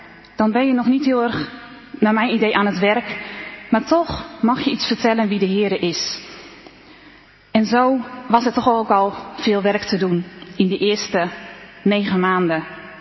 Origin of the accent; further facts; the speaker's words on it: Netherlands; Ja, ik kon vertellen dat … dat ik uit Nederland kom.